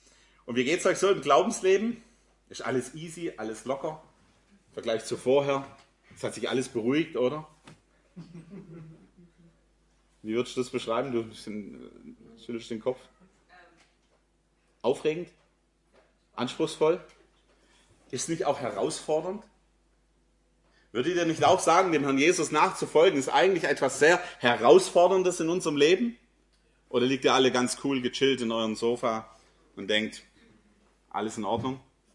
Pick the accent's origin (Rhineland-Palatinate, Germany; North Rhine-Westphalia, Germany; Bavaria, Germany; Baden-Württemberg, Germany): Baden-Württemberg, Germany; Tübingen; ich komme aus Tübingen.